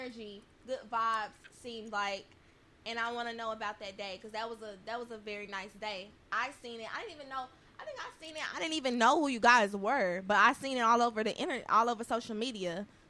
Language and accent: English; Dallas, Texas, United States; this is where I'm from. This is my hometown, but I don't feel like I receive that type of, in Dallas specifically